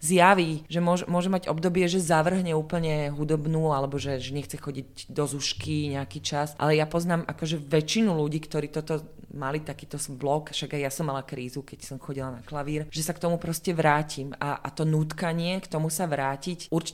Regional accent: Pezinok, Bratislava Region, Slovakia; ja som naozaj vyrastala akože v rodine, kde ja som z Pezinka

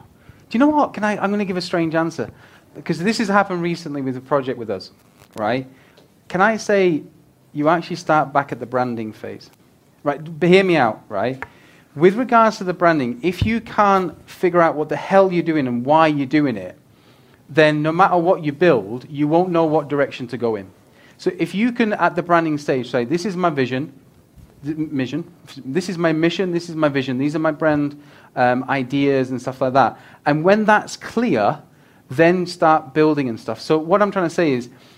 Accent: Rochdale, North West England, United Kingdom; I'm from Rochdale originally

